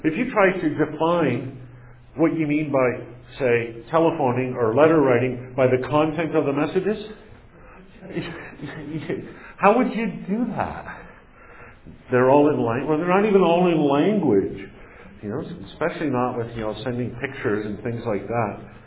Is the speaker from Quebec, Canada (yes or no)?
no; Metcalf, Ontario, Canada; I grew up in Metcalf, Ontario, small farm town, South Ottawa, population 500.